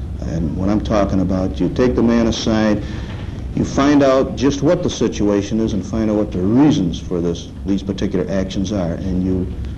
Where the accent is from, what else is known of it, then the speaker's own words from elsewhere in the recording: Attica, New York, United States; also born or lived in Buffalo; I was born in Buffalo. I was educated at Attica High School.